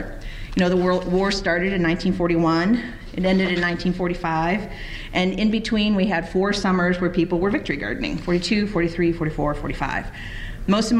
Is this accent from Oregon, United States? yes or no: yes; Oregon, United States; now in Chicago, United States; So I got that bug very early growing up in Oregon, helping my dad garden. And I moved to Chicago in 94